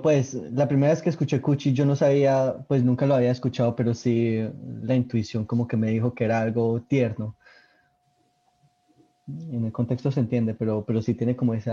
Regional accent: Colombia; yo siento, pues, como colombiano, que si yo voy a Bogotá o si voy a la costa

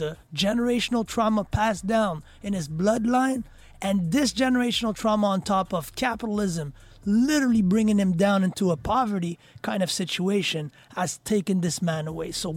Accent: Montreal, Quebec, Canada; I grew up in Hochelaga, Maisonneuve, Saint Michel, Montreal North.

